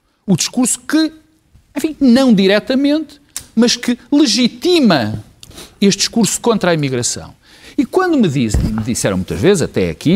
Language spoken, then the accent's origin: Portuguese; Portugal; porque sou português, pertenço a esta comunidade